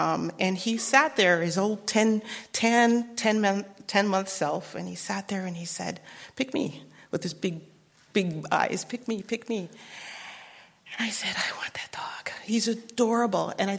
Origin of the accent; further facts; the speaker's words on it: Winnipeg, Manitoba, Canada; And I grew up in Winnipeg, Manitoba, Canada. So hear the accent.